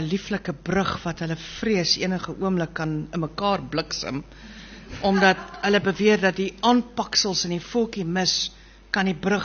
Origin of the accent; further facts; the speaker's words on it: Pretoria, Gauteng, South Africa; also born or lived in Standerton; Ja, ek is een nooi van Pretoria. Deernag Pretoria, toe later Standerton.